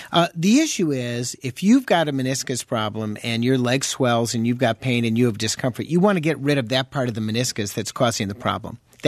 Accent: Chicago, Illinois, United States; I understand that because I'm from Chicago.

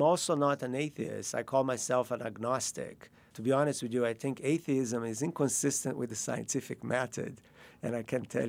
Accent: Rio de Janeiro, Brazil; I grew up in Rio, and in Brazil we have this syncretic combination

